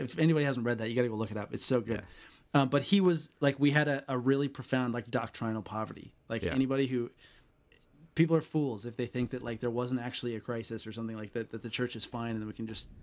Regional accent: United States; I'm an American.

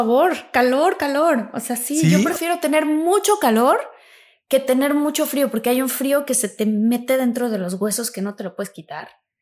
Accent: Tabasco, Mexico; pues es que como soy tabasqueña, pues igual allá el calorcito es todo. O sea, yo aguanto bastante calor.

